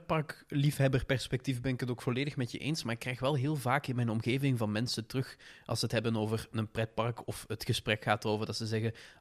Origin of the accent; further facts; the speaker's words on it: Flanders, Belgium; En ik denk dat bij ons in Vlaanderen misschien